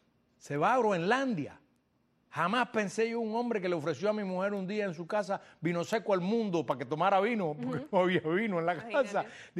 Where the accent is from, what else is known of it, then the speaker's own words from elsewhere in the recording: Cuba; Hablo como buen cubano, hablo muchísimo.